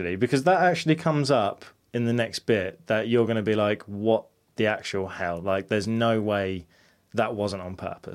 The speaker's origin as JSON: {"language": "English", "country": "United States", "said": "Yeah, normal American. Yeah, yeah. I can say it. I'm American. It's fine."}